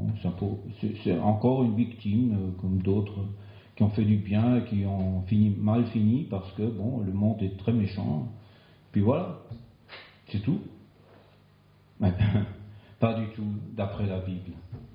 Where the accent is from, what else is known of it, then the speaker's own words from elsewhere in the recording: Grand Est, France; Moi qui viens d'Alsace-Lorraine, je peux vous dire que j'étais choqué quand suis devenu pasteur, comme on dit chez nous en Alsace, à l'intérieur, en France quoi.